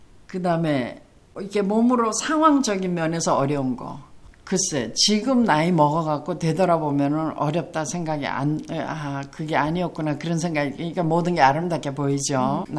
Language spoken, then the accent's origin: Korean; Gangneung, Gangwon, South Korea; 강원도 강릉이에요. 경포대 바닷가 물에서 매일 놀고.